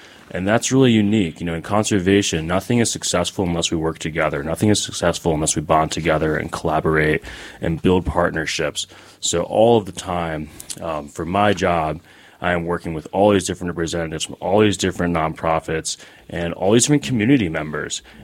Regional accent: Maryland, United States; Yeah. I grew up in Baltimore County, Maryland, went to college in Maryland

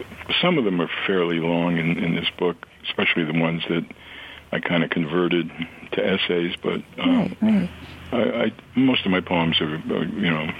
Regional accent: New York, United States; No, I grew up in New York.

